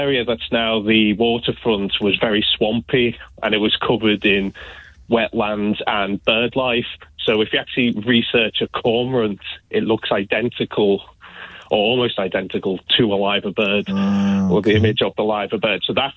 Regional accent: Liverpool, North West England, United Kingdom; I'm from Liverpool and I'm quite sad.

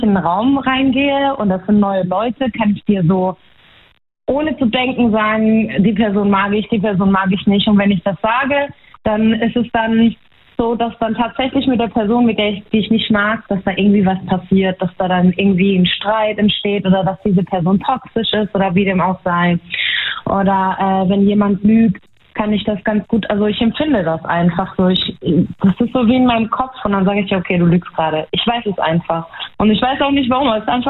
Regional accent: Baumholder, Rhineland-Palatinate, Germany; Ich bin aus der Pfalz, aus Baumholder.

